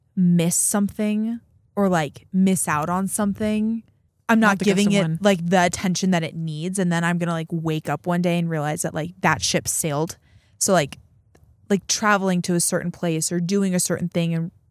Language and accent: English; Midwest, United States; now in Los Angeles, United States; Cause I was I'm from the Midwest. So like I was used to like just warm people. And living